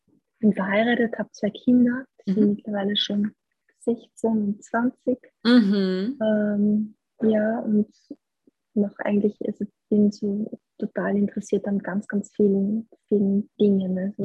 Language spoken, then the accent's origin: German; Styria, Austria; Ich bin 49 Jahre alt, ich komme aus der Steiermark.